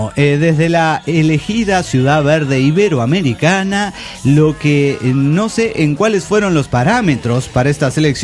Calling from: Asunción, Paraguay; de Asunción del Paraguay.

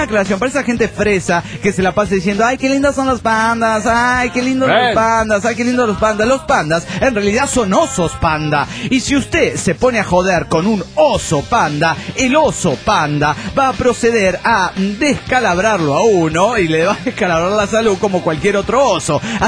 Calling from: Golden, Colorado, United States; de Golden, Colorado.

